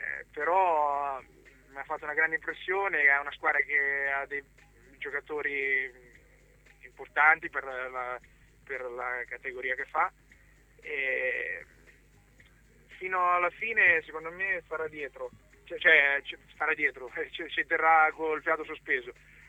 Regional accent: Ancona, Marche, Italy; sono d'Ancona, gioco per la squadra della mia città

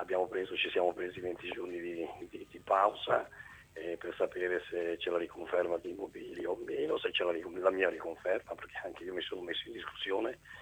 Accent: Ancona, Marche, Italy; io tifo sicuramente anche da Anconetano, tifo per l'Ancona

